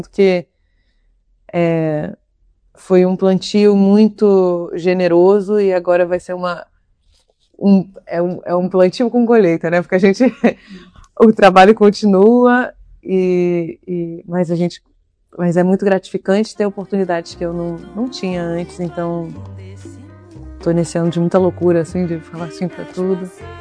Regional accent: Búzios, Rio de Janeiro, Brazil; Gravei na minha cidade natal, Búzios.

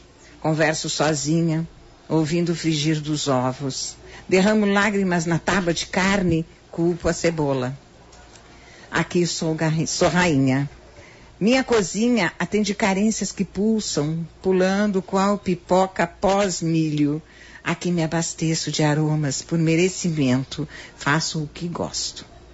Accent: Bagé, Rio Grande do Sul, Brazil; now in Porto Alegre, Brazil; Bagé é a cidade, a terra. O lugar onde eu nasci e que me acompanhou, né? A vida inteira eu vim para Porto Alegre com 21. Com 21 anos, novinha, né?

